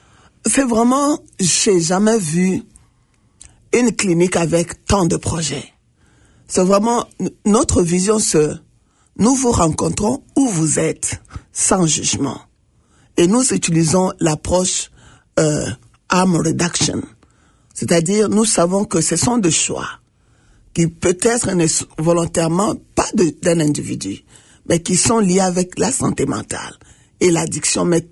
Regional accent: DR Congo; French is a second language; je suis de la RDC. Je parle le Swahili, je parle le Lingala, je parle aussi le portugais.

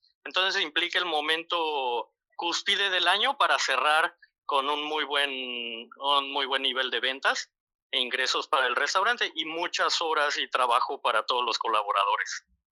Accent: Mexico City, Mexico; born there; Yo soy nacido en Ciudad de México y he vivido 22 años en México.

